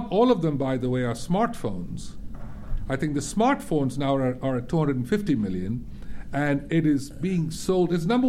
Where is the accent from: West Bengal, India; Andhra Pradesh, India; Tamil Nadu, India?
Tamil Nadu, India; Chennai; So I could go back to Chennai, to my hometown